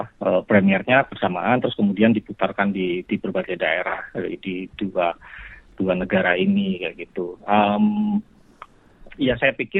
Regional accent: Samarinda, East Kalimantan, Indonesia; di Kalimantan, di Samarinda. Di kampung halaman saya tuh Bu.

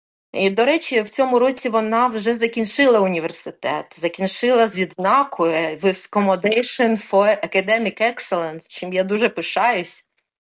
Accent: Kyiv, Ukraine; moved away as an adult; now in Australia; Я киянка. Народилась і все життя прожила в Києві. В Австралію я приїхала в квітні 22-го року

